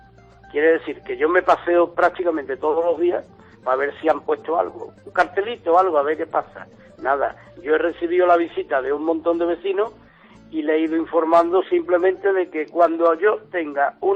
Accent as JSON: {"language": "Spanish", "region": "Andalusia", "country": "Spain", "said": "Andalucía somos todos, andaluces todos."}